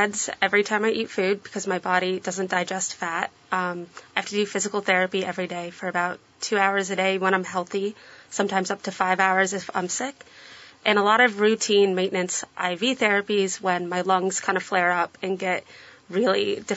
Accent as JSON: {"language": "English", "region": "New York", "country": "United States", "said": "I came from New York."}